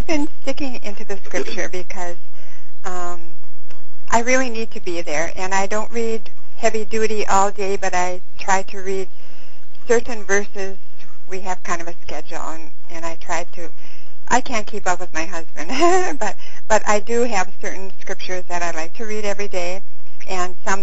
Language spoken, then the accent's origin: English; Michigan, United States; I'm from Upper Michigan, about maybe 130 miles north of Green Bay.